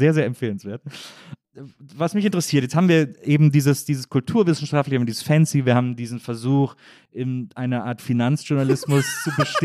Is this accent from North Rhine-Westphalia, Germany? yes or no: yes; Wesseling, North Rhine-Westphalia, Germany; das ist so in der Nähe von Wesslings, wo ich herkomme.